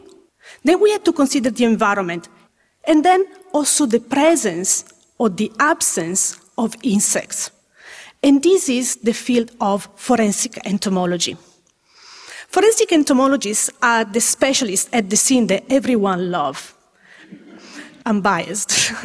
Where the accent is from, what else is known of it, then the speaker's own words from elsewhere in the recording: Italy; moved away as an adult; now in Australia; I was born and raised in Italy and I work on several cases over there. But only when I moved to Australia